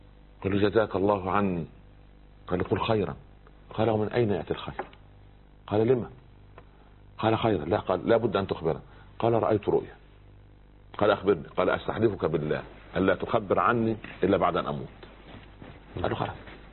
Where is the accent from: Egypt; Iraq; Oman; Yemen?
Egypt; Upper Egypt; يقول عندنا في الصعيد على القدر بورما